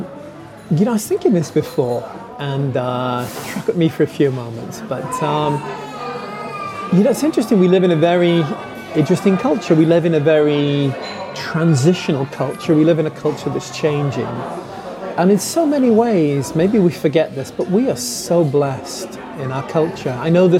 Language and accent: English; United States; having an Americano, because I am an American.